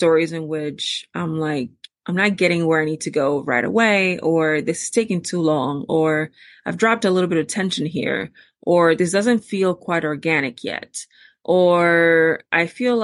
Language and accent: English; Newark, New Jersey, United States; I was always intrigued by my own experiences growing up in the Ironbound and the people around me and the way that people felt about Newark and just like setting in general.